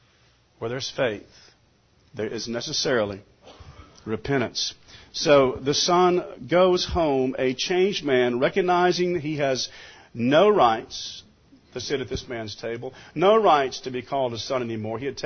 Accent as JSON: {"language": "English", "region": "Mississippi", "country": "United States", "tie": "born or raised there", "said": "Perhaps because I grew up in South Mississippi"}